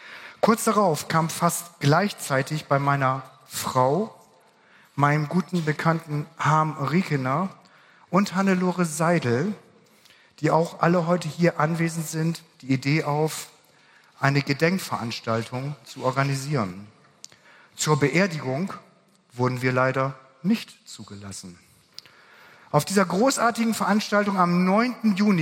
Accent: Northern Germany, Germany; Das fällt mir als Norddeutscher besonders leicht.

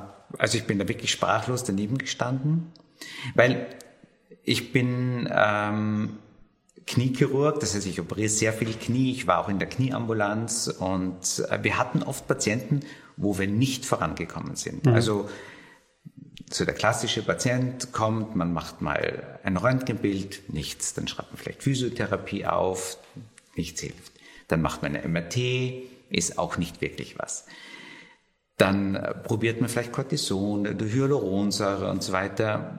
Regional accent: Salzburg, Austria; Ja, ich komme aus Salzburg, bin klassischer Unfallchirurg

